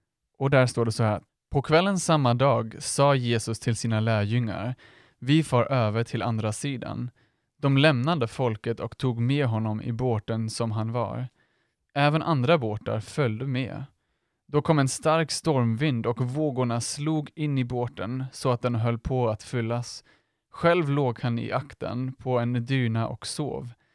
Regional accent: Germany; Swedish is a second language; now in Sweden; min mamma och min pappa, de bor i Tyskland där jag kommer ifrån.

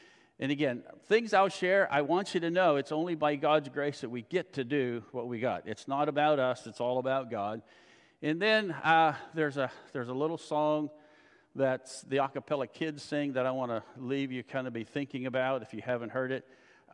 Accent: Pennsylvania, United States; I grew up in Pennsylvania with a very, very poor self-image.

